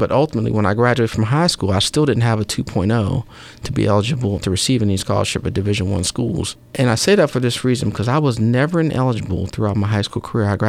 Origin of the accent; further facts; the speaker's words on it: Washington, Pennsylvania, United States; I'm actually from Washington, Pennsylvania, which is southwest of Pittsburgh. I'm the youngest of six kids.